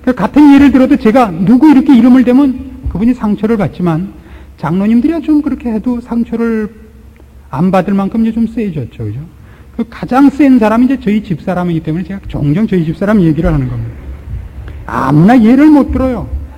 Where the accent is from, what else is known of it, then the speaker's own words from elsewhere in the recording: Pyongan, North Korea; 저도 평안도 사람입니다.